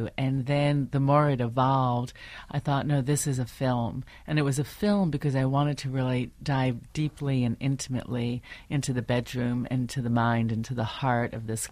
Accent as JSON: {"language": "English", "region": "New York", "country": "United States", "tie": "born or raised there", "said": "obviously I'm not from Zimbabwe or African. I was raised in upstate New York on a chicken farm, but I understood this deeply as a woman who wanted a baby."}